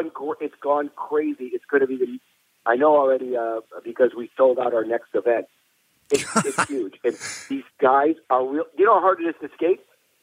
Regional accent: Wisconsin, United States; now in Los Angeles, United States; I live in L.A., but I'm from Wisconsin with a very large family.

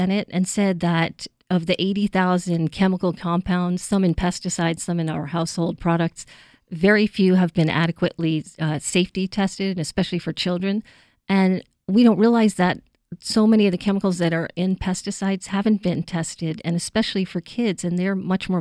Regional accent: New York City, New York, United States; I thought they were flowers because I was from New York City, and what did I know?

